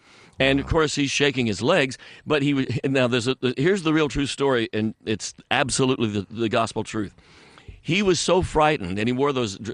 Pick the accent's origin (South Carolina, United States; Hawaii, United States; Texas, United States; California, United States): Texas, United States; San Angelo; He came to my hometown, San Angelo, Texas, and I had a little country band